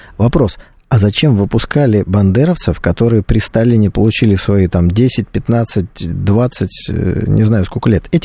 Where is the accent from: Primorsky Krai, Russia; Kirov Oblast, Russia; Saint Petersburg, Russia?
Saint Petersburg, Russia; Я вырос в Брежневке. То есть Брежневка – это такая чуть улучшенная вариант Хрущевки. То есть Купчино, район, пятиэтажный дом, раздельный санузел и кухня целых 6,5 метров.